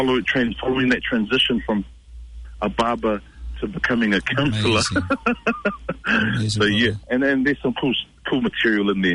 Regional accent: New Zealand; growing up in New Zealand

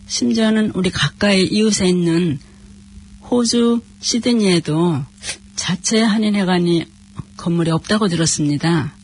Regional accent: South Korea; now in Auckland, New Zealand

